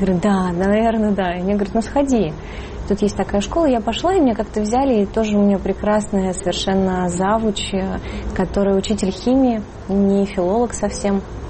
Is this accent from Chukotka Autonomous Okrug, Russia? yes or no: yes; Chukotka Autonomous Okrug, Russia; я училась вообще на краю земли. Я сама с Чукотки училась в школе.